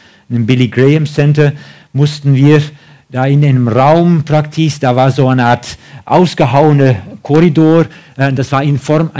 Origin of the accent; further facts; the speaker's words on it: Netherlands; German is a second language; now in Germany; Ich bin ja Holländer.